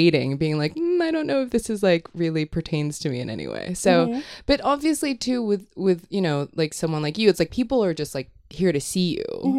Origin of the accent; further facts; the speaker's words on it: Hong Kong; I grew up in Hong Kong, so I had this like very weird thing where like a lot of like my pop culture would arrive like on a boat.